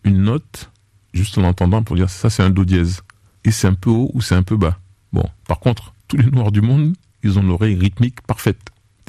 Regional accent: French Antilles, France; pour que le reste du monde nous reconnaisse en tant qu'Antillais

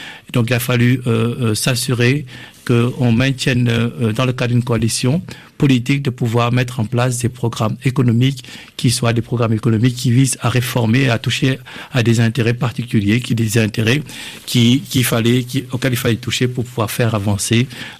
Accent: Senegal; now in Washington, United States; J'habite à Washington, mais bien sûr, je suis sénégalais et je retourne au Sénégal régulièrement et j'y vais pour les vacances de Noël voir ma famille.

